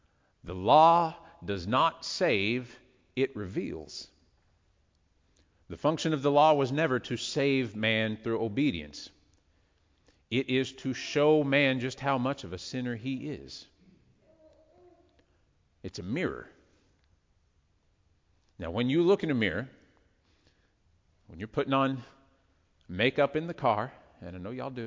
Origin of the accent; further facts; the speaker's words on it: United States; being an American, we feel like we have a pretty good claim to a birthright of life, liberty, and the pursuit of happiness.